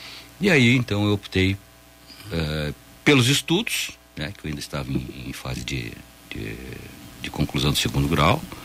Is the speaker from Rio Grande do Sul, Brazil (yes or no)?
yes; Cachoeira do Sul, Rio Grande do Sul, Brazil; born there; Não, nasci em Cachoeira do Sul.